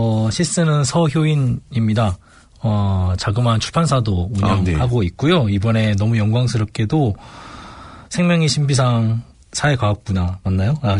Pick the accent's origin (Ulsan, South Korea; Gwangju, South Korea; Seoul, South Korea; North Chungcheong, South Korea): Gwangju, South Korea; also born or lived in Mokpo; 저는 그 목포에서 태어나서 광주에서 주로 자랐고요. 네. 광주 농성동 본당에서 신앙생활 했습니다.